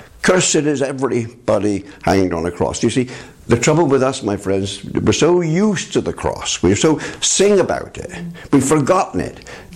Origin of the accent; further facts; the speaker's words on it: Bristol, South West England, United Kingdom; born there; I was brought up in a house that was condemned as unfit for human habitation. But I was born in Southmead Hospital in Bristol.